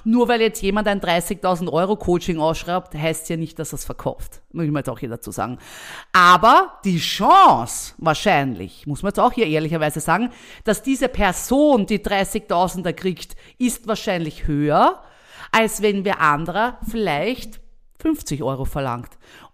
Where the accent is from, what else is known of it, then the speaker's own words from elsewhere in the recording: Austria; gerade bei uns in Österreich